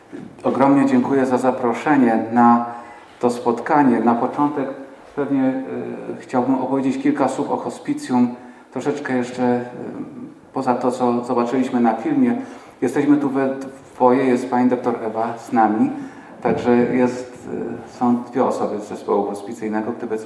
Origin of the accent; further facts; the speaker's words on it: Kraków, Lesser Poland, Poland; Przepraszam, ale jestem rodem z Krakowa i będę zaciągał tak dziwacznie